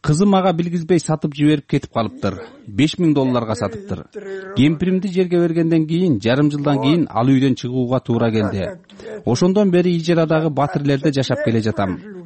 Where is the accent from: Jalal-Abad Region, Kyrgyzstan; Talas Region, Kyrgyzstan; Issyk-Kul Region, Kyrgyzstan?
Issyk-Kul Region, Kyrgyzstan; Ananyevo; 1941 жылы мен 19 жашта элем. Ананева айылында туулуп өскөм.